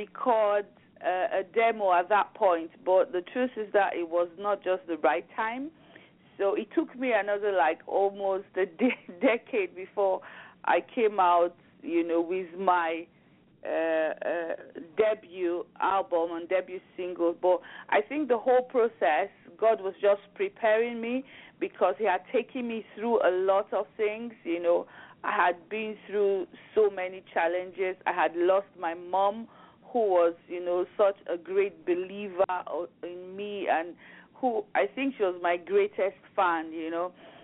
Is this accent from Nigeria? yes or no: yes; Nigeria; now in Aberdeen, United Kingdom; I am currently located in Aberdeen in United Kingdom, Scotland, but originally I am from Nigeria.